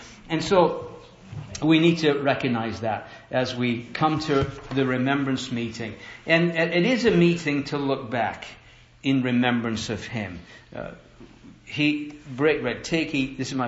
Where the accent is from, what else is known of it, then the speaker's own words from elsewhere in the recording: England, United Kingdom; As an Englishman, it's pretty tough to be there.